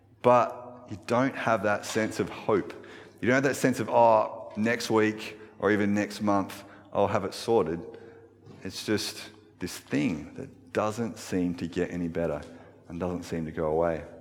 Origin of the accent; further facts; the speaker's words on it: Ulverstone, Tasmania, Australia; also born or lived in Adelaide; partway through year five, I moved with my family from Adelaide to Tasmania, to a little town called Ulverston.